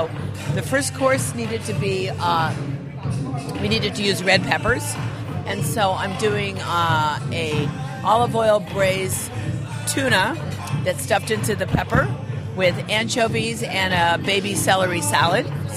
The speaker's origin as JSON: {"language": "English", "town": "Los Angeles", "region": "California", "country": "United States", "lives_now": "New York, United States", "said": "Los Angeles."}